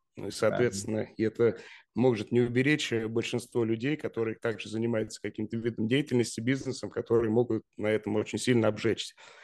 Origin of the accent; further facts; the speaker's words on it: Lipetsk, Lipetsk Oblast, Russia; в городе Липецке. Город, ну, такой довольно небольшой, это моя малая родина, я там родился.